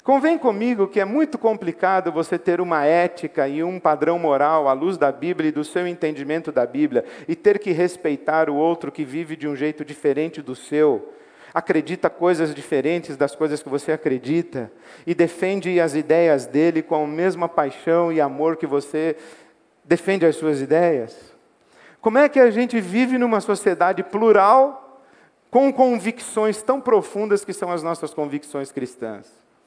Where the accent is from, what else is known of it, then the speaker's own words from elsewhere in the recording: Brazil; born there; Eu não sei porque eu nasci aqui. No Brasil, porque eu conheci o Evangelho